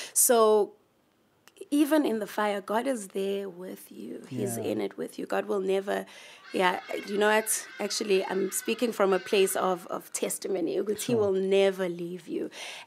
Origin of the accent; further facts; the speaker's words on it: Johannesburg, Gauteng, South Africa; Born and bred in Joburg, mm-hmm. in the east side.